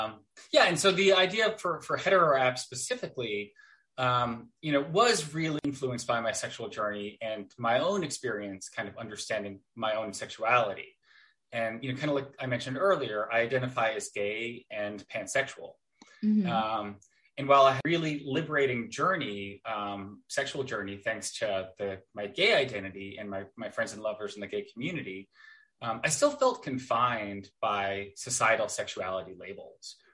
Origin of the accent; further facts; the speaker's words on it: Long Island, New York, United States; now in New York City, United States; I grew up in Long Island. I live in New York City, and I've lived here for like 15 and a half, almost 16 years